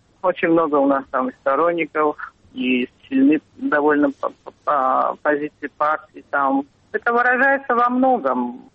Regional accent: Sukhumi, Abkhazia, Georgia; родилась и выросла в Сухуми, я вообще абхазская этническая.

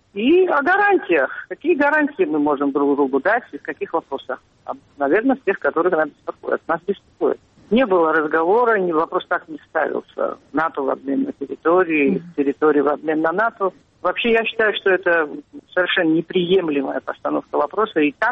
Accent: Sukhumi, Abkhazia, Georgia; родилась и выросла в Сухуми, я вообще абхазская этническая.

